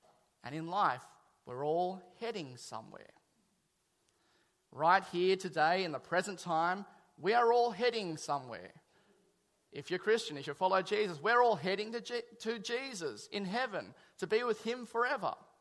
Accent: Crows Nest, New South Wales, Australia; born there; I was born in May 1975 in a run-down Catholic nunnery hospital in Crow's Nest.

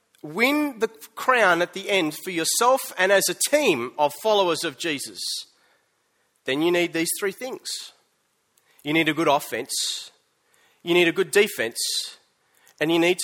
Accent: New South Wales, Australia; I am an Australian, and I am a New South Welshman

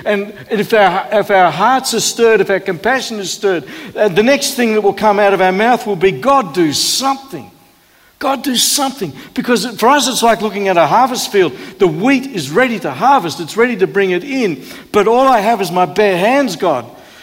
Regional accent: Queensland, Australia; I'm born and bred in North Queensland.

